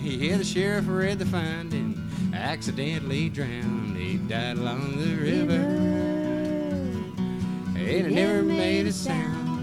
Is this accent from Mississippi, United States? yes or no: no; Tampa, Florida, United States; moved away as an adult; I grew up in Tampa originally. And spent, I guess, most of my life down there. 20-some years anyway. And left for various reasons.